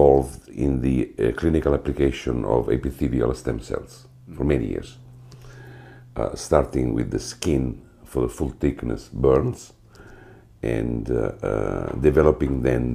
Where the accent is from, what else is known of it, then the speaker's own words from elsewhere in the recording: Italy; English is a second language; Of course, I grew up in Italy. I am an MD.